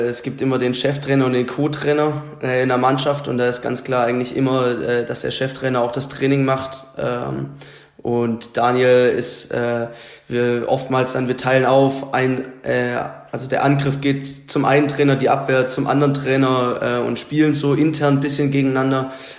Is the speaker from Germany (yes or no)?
yes; Liechtenstein, Baden-Württemberg, Germany; now in Berlin, Germany; Ich komme aus Liechtenstein, das ist ein Ort weiter zu Pfullingen.